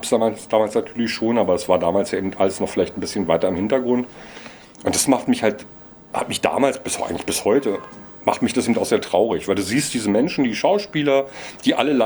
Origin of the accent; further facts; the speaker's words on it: Berlin, Germany; Als Berliner und Filmfreund